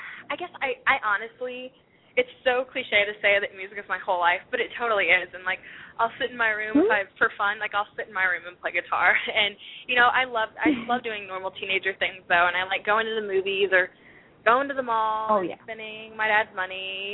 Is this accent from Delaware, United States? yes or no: no; Louisiana, United States; I'm from Louisiana, and so whenever Katrina hit, a dog was walking around by our yard